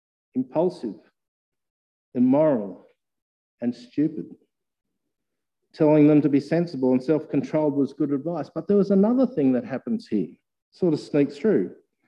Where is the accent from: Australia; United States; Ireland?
Australia; I'm an Aussie. I speak like an Aussie.